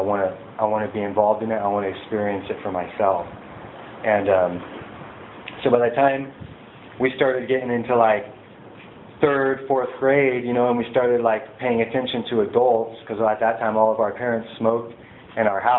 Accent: Santa Maria, California, United States; born there; I was born in Santa Maria at Marion Hospital.

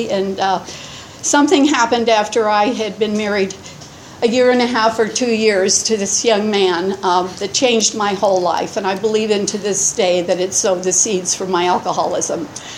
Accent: Los Angeles, California, United States; also born or lived in Tucson; I'm a native Californian. I was born in Los Angeles to a wonderful family.

